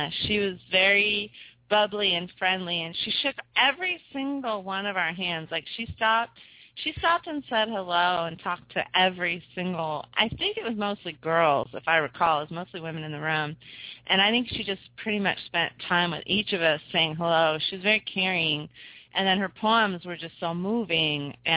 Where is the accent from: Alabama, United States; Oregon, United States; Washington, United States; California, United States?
California, United States; Berkeley; also born or lived in Sausalito; So I'm a Californian born and raised, so I was born in Sausalito, California.